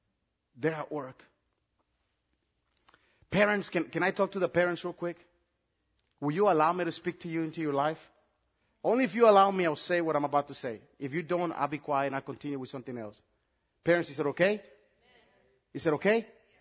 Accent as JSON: {"language": "English", "country": "Nicaragua", "said": "And look, I'm from Nicaragua, so I can speak from a Latin point of view."}